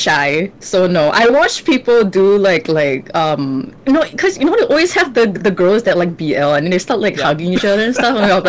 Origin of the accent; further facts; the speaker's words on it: Singapore; I am a cosplayer from Singapore.